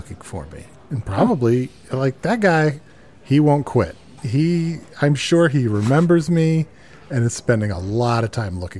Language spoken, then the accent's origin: English; United States; No. I'm not from a Eurovision winner. I am from America.